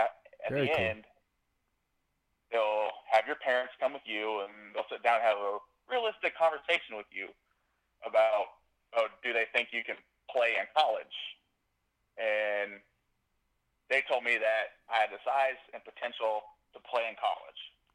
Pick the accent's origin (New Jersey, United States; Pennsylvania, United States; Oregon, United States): Oregon, United States; Portland; So I grew up in Portland, Oregon, northwest Portland, Bethany area. I had a really great upbringing.